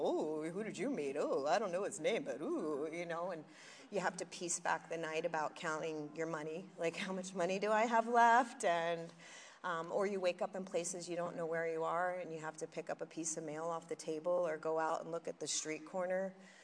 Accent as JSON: {"language": "English", "town": "Philadelphia", "region": "Pennsylvania", "country": "United States", "said": "I'm from Philadelphia. We have blue laws. You can't even buy liquor on Sunday in Philly."}